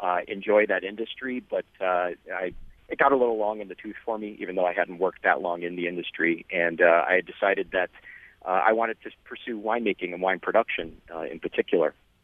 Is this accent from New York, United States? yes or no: yes; Rochester, New York, United States; Well, I'm born and raised in Rochester, lived right in the city for most of my life.